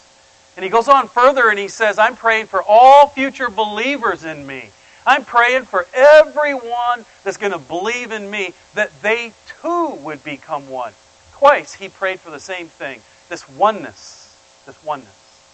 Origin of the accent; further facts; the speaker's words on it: Iowa, United States; So, hey, listen, I'm from Iowa. Anybody here from Iowa?